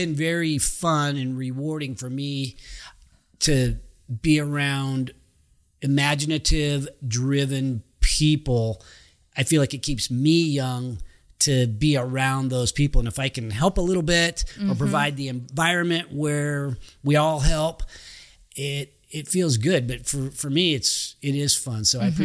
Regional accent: Roseville, United States; also born or lived in Japan; I was born in Japan, but my kids were born in Roseville.

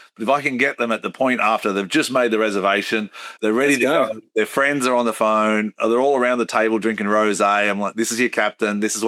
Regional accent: Australia; I'm from Australia

